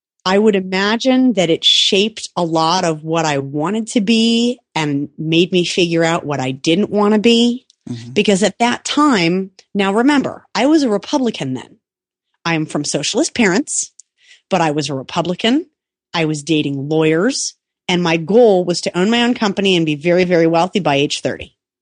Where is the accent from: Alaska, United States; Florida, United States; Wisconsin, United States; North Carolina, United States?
Wisconsin, United States; Milwaukee; moved away as an adult; So even though we grew up in Milwaukee and I went to school in Madison, when I moved to San Francisco